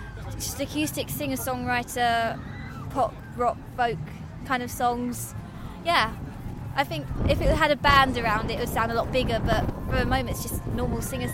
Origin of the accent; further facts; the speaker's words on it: Chelmsford, East of England, United Kingdom; I'm from Chelmsford, so I gig quite a lot in Chelmsford.